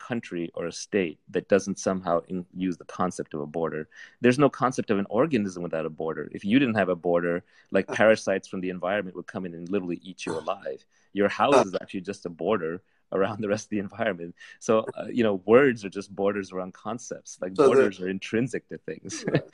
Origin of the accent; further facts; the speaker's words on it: India; I came from India. I love India. I love Indians.